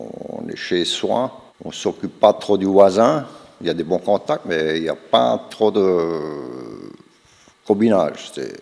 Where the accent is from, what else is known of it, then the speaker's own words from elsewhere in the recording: Jura, Switzerland; L'origine, je viens de Rockenburg. C'est Bas-le-Campagne, anciennement district de Delémont.